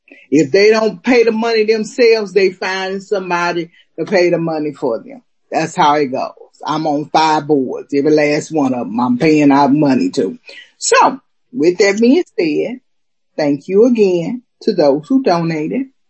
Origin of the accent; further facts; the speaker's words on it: West Coast, United States; now in Texas, United States; I come from the West Coast. We pay money for everything.